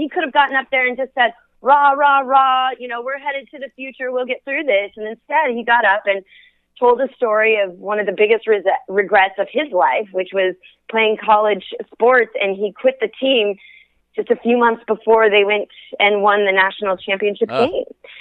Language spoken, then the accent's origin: English; Minnesota, United States; now in Phoenix, United States; And so I grew up in Minnesota, but now I live in Phoenix.